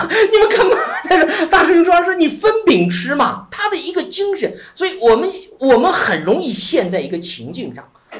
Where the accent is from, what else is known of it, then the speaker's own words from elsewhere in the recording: China; 我们中国人现在不缺乏爱，爱的过度，爱没有传续下来，